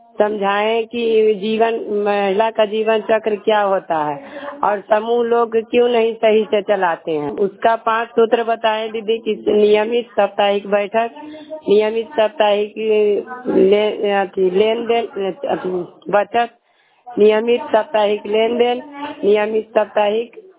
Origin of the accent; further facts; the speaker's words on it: Mahawatpur, India; मैं महावतपुर के रहने वाली हूँ।